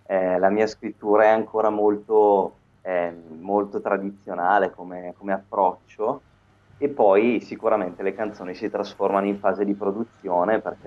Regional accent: Bergamo, Lombardy, Italy; poi io sono di Bergamo, qua la situazione è stata brutta

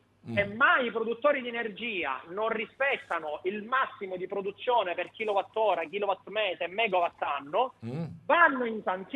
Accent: Sicily, Italy; perché quando io prima sono siciliano, poi c'è tutto il resto

